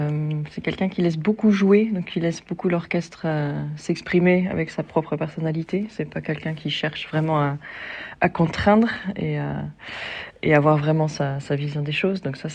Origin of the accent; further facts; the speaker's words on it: France; en tant que Française